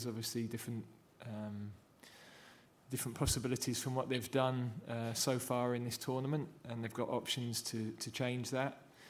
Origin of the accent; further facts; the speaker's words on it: England, United Kingdom; because I haven't followed it as closely, being an Englishman, as I'm sure the Welsh public have followed it.